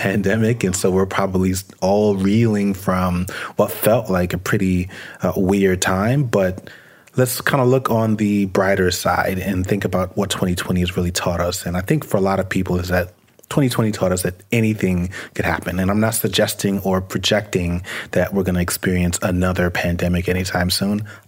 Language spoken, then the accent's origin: English; New York, United States; Which I will also say as a New Yorker, that's kind of how we say asked.